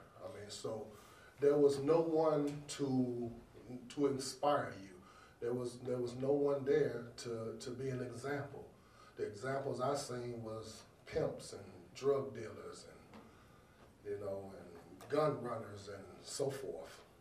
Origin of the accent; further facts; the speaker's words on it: Chicago, Illinois, United States; also born or lived in New York; So I was born in prison in New York. So my grandmother came and got me and brought me to my great aunt in Chicago